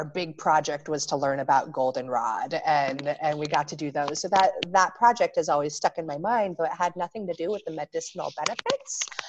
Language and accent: English; Nebraska, United States; I remember when I was a little girl, I grew up in Nebraska.